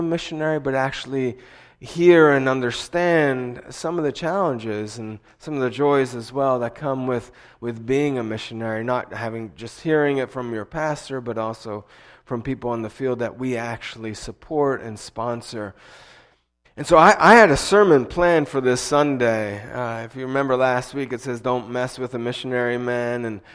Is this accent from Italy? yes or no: yes; Italy; if you count the 9 years that I grew up in Italy as a missionary kid.